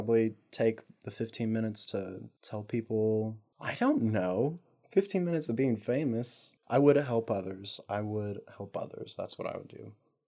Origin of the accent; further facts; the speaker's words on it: Washington, United States; I came from the North, the Yankee land.